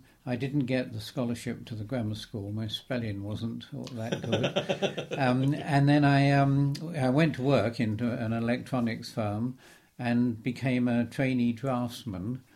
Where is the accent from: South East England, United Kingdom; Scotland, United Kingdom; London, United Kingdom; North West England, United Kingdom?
London, United Kingdom; born there; I was born in London near the Elephant and Castle in 1928.